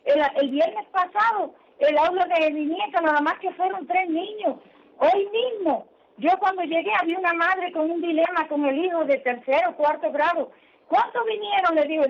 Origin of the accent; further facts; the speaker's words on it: Cuba; Soy una cubana que ama la libertad, que defiende sus derechos.